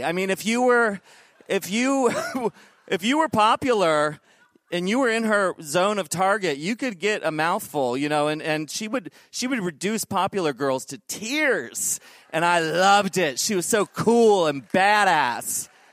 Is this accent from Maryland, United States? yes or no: yes; Crofton, Maryland, United States; I grew up just outside of Crofton, Maryland, down the road.